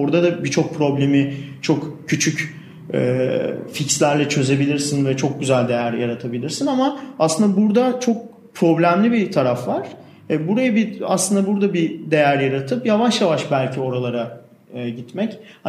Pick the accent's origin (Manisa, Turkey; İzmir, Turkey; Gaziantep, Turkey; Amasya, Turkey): Manisa, Turkey; benim Manisa'lıyım ben.